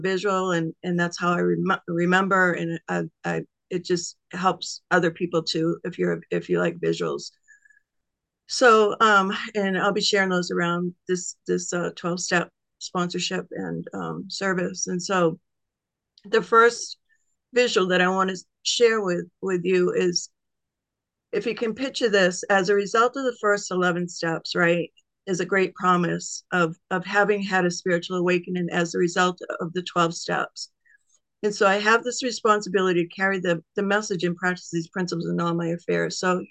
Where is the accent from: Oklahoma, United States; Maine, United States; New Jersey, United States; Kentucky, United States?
Maine, United States; I'm from Maine, and I'm a recovered compulsive overeater.